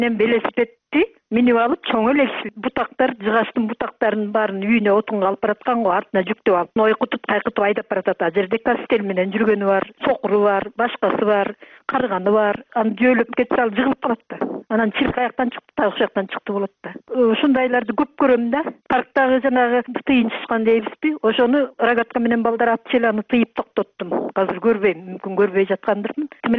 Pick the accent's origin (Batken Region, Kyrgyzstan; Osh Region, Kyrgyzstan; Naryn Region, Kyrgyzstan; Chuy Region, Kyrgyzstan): Naryn Region, Kyrgyzstan; Kochkor; Кочкордон болом.